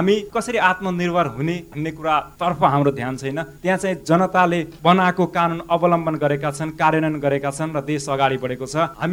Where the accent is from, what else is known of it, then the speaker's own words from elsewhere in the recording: Baitadi, Sudurpashchim Province, Nepal; born there; now in Dodhara Chandani, Nepal; मेरो जन्मथलो Baitadi गृहगढा ward number 4, हाल बसाई दोद्रा चाँदनी नेपालको टापु क्षेत्र।